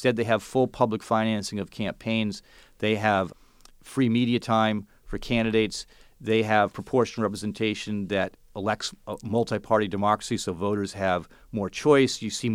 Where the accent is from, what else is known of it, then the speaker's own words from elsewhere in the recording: California, United States; In California, I'm from the Bay Area.